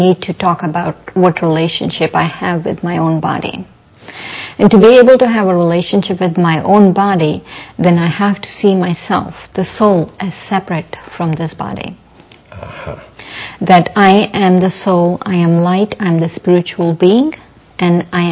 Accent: India; if I get trapped in the label that I'm Indian

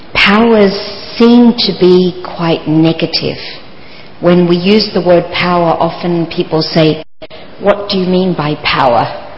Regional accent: Australia; because I'm from Australia.

